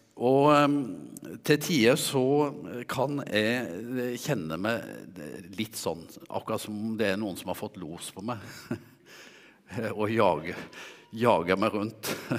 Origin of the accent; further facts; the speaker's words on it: Vegårshei, Agder, Norway; accent: Vegårshei dialect; Jeg opprinnelig vokst opp på Vegårshei, og det der jeg har dialekten min ifra, prøver å holde på den.